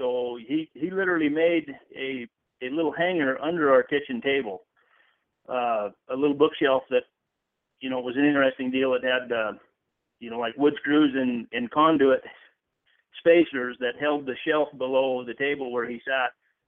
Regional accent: Montana, United States; And then where I was raised primarily was on the Milk River Valley in north central Montana.

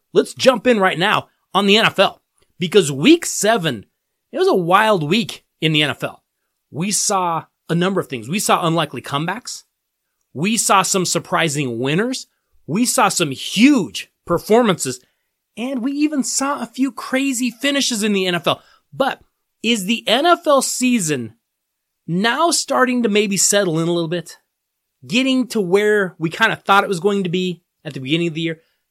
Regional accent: Colorado, United States; when people would hear that I'm from Colorado, they would always say the exact same thing. Oh, you're from Colorado? Well, you must be a skier. You must love the snow. Well, I love the snow. Yes, I grew up with snow

